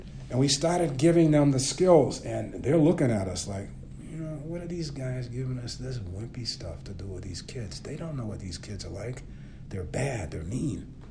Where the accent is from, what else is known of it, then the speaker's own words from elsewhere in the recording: Roxbury, Massachusetts, United States; And it reminds me growing up in Roxbury, Massachusetts